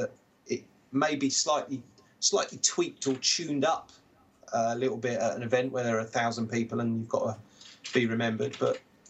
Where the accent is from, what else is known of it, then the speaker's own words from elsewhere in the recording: England, United Kingdom; I was known as … because obviously being in Palm Springs, there was a lot of Americans and not many. Well, I was the only English person.